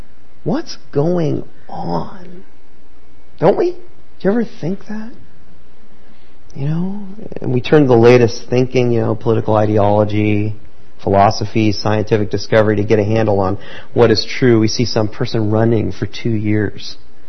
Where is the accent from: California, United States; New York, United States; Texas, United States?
California, United States; Anybody live in California? I grew up in California.